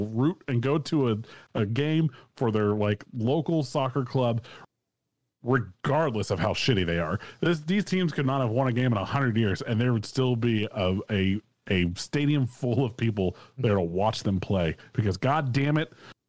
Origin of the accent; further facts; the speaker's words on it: United States; born there; I'm so pissed off that I was born in America and not in the UK.